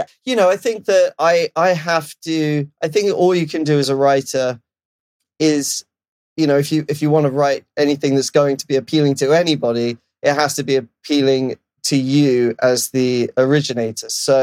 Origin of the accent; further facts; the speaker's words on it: London, United Kingdom; now in Los Angeles, United States; I'm from London, obviously, but I live